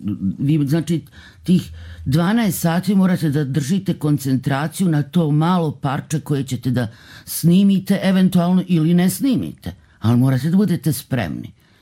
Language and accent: Serbian; Doboj, Republika Srpska, Bosnia & Herzegovina; ja sam iz Doboja, u moje vrijeme baš i nije bilo puno mogućnosti da se gledaju predstave.